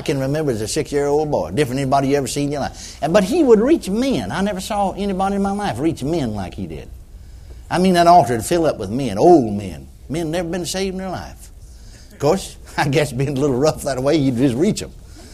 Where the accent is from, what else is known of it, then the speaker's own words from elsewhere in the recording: McKinney, Texas, United States; last time he came to my hometown, McKinney, Texas.